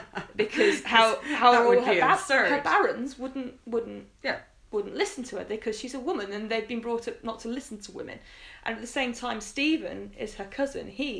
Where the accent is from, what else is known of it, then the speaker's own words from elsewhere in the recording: England, United Kingdom; as an English kid you kind of learn your kings and queens